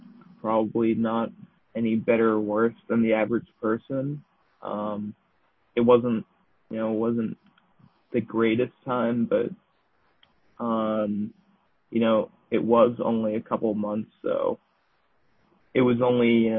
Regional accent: Cambridge, Massachusetts, United States; So I am from Cambridge, Massachusetts. That's where I'm living right now.

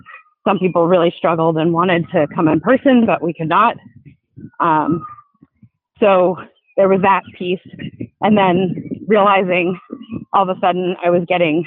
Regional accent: Northeast, United States; So I'm from the Northeast. And so, I like to visit with my family and two siblings and parents in the Northeast.

